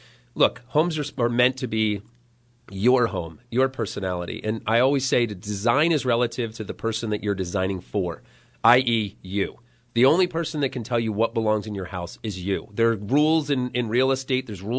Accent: Philadelphia, Pennsylvania, United States; Philadelphia, Pennsylvania.

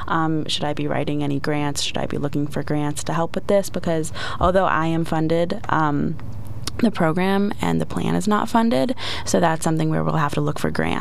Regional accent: Pennsylvania, United States; I'm originally from Pennsylvania, so this is kind of a way to get to understand and know my state a little bit more.

